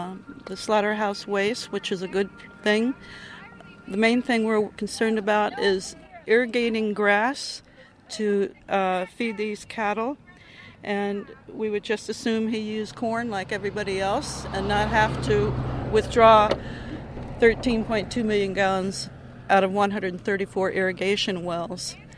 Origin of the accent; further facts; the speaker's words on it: Leesburg, Florida, United States; Leesburg, Florida.